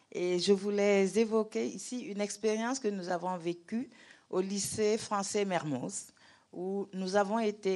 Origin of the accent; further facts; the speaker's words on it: Senegal; Je suis très fière de prendre la parole en tant que Sénégalaise